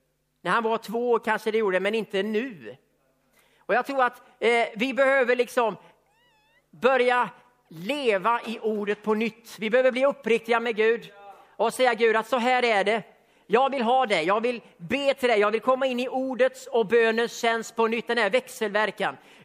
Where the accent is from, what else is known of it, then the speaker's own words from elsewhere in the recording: Västra Götaland County, Sweden; På Västgötaslätten, där jag är uppvuxen.